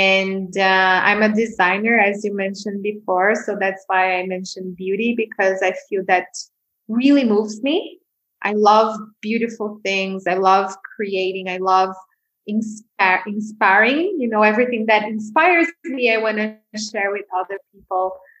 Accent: São Paulo, Brazil; English is a second language; I'm in my hometown where I grew up. I grew up in Brazil, in São Paulo, which is one of the biggest cities in the world.

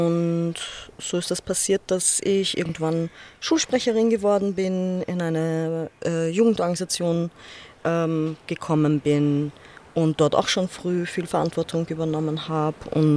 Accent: Vienna, Austria; born there; Ich bin gebürtige Leopoldstädterin

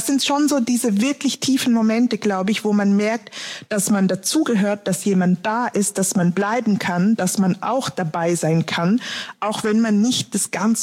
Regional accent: Zurich, Switzerland; ich bin in Zürich aufgewachsen, ich bin trotzdem nicht 100% Zürcherin

